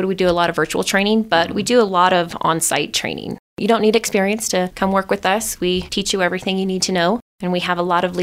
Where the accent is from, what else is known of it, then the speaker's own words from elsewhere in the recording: Dodge City, Kansas, United States; now in San Luis Valley, United States; I'm from Dodge City, Kansas.